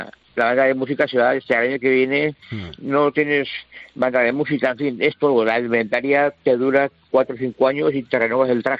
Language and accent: Spanish; Valencian Community, Spain; soy valenciano